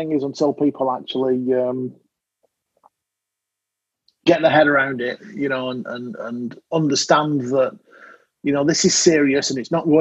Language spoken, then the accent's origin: English; United Kingdom; I'm British.